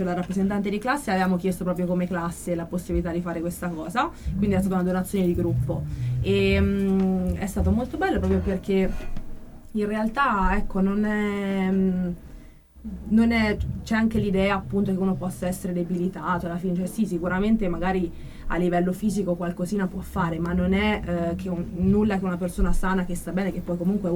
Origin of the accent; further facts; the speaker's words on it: Perugia, Umbria, Italy; Sono di Perugia.